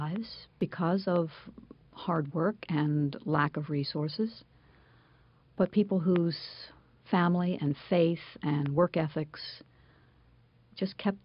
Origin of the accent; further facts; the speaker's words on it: Pennsylvania, United States; it was Appalachia. But I don't think we ever thought of it as Appalachia. It was just home.